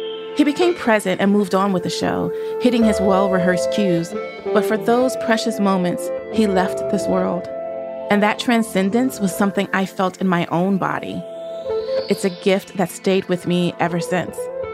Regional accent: Nashville, Tennessee, United States; I saw him twice in New Orleans, where I went to college, and once in my hometown of Nashville.

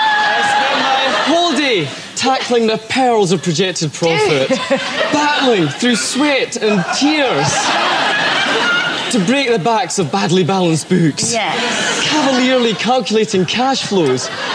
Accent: Edinburgh, Scotland, United Kingdom; Hi there, Scylla. … I'm from Edinburgh.

